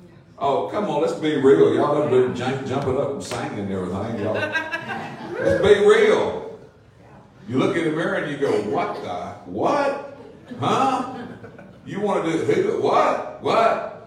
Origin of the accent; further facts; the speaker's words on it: Arkansas, United States; I'm from South Arkansas. I know all about ticks.